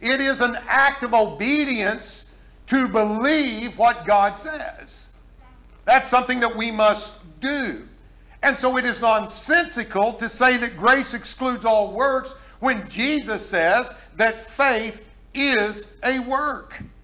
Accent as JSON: {"language": "English", "region": "Oklahoma", "country": "United States", "said": "You know, I'm from Oklahoma, you know."}